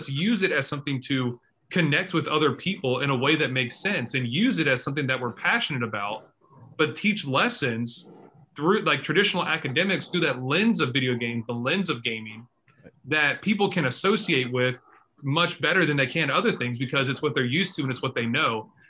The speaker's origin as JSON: {"language": "English", "country": "United States", "said": "I never thought about it because I'm American."}